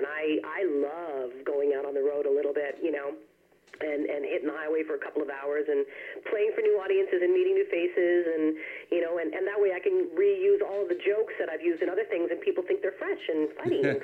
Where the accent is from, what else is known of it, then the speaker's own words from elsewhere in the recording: Newfoundland and Labrador, Canada; now in Ontario, Canada; I'm touring because I grew up in Newfoundland, so I'm supposed to make fun of them.